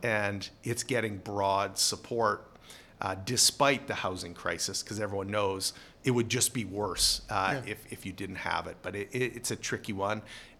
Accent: Ontario, Canada; Then I was also thinking of my hometown up near Kenora, but there's trees absolutely everywhere there.

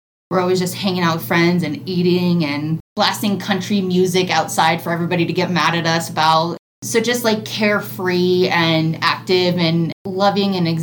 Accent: Phoenix, Arizona, United States; now in Denver, United States; I'm living right outside of Denver, Colorado. Originally from Phoenix, Arizona, so I'm from a hot state to a very cold state.

